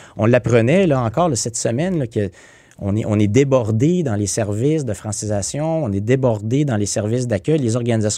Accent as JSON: {"language": "French", "region": "Quebec", "country": "Canada", "said": "moi, je suis du Québec et je suis un Québécois"}